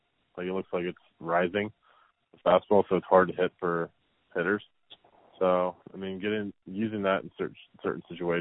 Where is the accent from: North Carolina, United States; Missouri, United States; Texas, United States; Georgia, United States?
Georgia, United States; Atlanta; I grew up watching like Maddux and Smoltz because, you know, I'm from Atlanta.